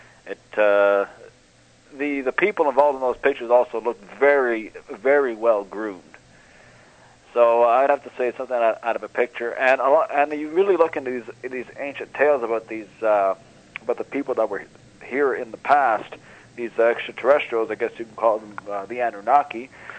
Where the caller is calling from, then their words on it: North Bay, Ontario, Canada; from North Bay, Ontario.